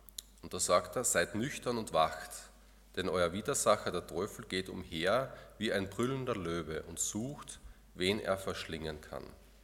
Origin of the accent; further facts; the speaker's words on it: Austria; Wir als Österreicher bilden uns ja sehr viel darauf ein, dass Österreich neutral ist.